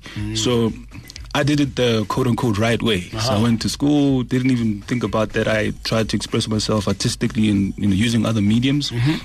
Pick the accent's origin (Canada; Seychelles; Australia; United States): Seychelles; growing up in Seychelles, so the dynamic in Seychelles in terms of music, and that's just the culture there.